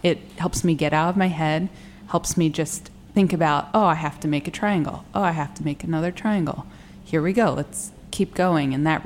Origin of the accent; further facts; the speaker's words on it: Bethesda, Maryland, United States; I'm originally from Bethesda, actually. And when I first moved back to the D.C. area about 3.5 years ago